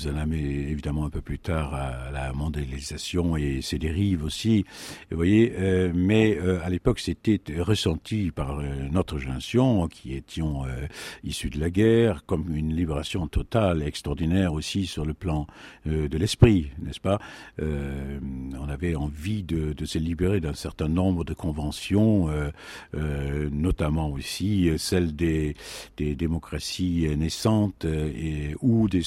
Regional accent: Lübeck, Schleswig-Holstein, Germany; French is a second language; lors du bombardement en 1942 de ma ville natale, Lübeck.

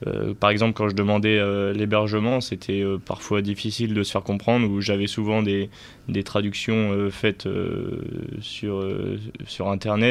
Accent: France; avoir des problèmes par rapport au fait que je viens de France

